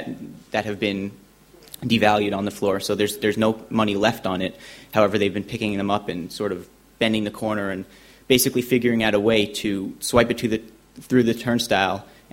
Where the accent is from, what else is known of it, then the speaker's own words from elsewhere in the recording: New York, United States; I'm from New York.